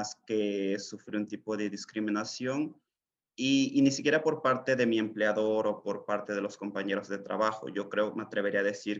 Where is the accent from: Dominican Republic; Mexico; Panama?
Mexico; also born or lived in Northfield; now in Minneapolis, United States; Yo viví en Northfield en 2018, yo me mudé de México en 2018 y llegué a vivir a Northfield, pero bueno, la ciudad me llamó y ahora vivo en Minneapolis desde hace aproximadamente año y medio.